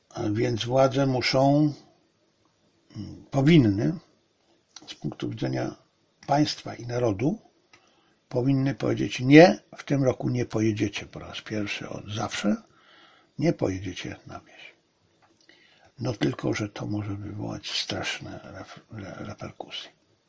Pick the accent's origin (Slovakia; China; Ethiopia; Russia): China; Polish is a second language; now in Poland; ja jestem Chińczykiem. Ja jestem jednym z nich. Mieszkając tutaj w zabitej wiosce pod Warszawą, jestem jednym z nich.